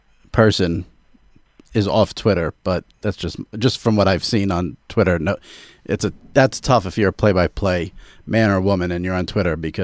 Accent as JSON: {"language": "English", "region": "New York", "country": "United States", "said": "I'm a New Yorker"}